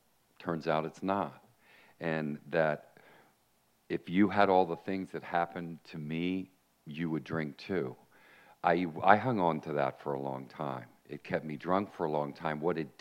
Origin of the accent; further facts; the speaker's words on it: Miami Shores, Florida, United States; Okay, now I'm from Miami Shores. It's, you know, right next to Miami, a cosmopolitan city. And you know, I'm a beach guy, and I grew up water skiing and fishing and all of that.